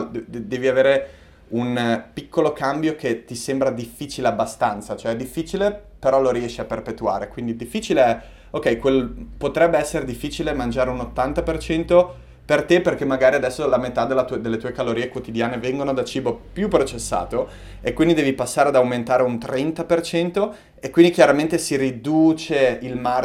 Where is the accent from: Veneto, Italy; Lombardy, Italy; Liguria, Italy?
Liguria, Italy; Savona; born there; Sono un buon lupo di mare, sono nato in Liguria, a Savona